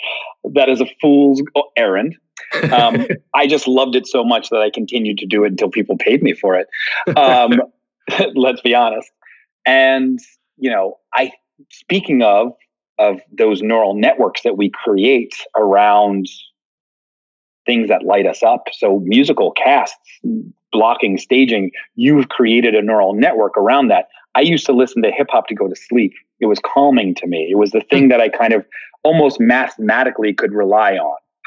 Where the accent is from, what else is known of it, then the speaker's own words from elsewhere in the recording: Philadelphia, Pennsylvania, United States; I grew up outside of Philly, and not many Black people are in my neighborhood.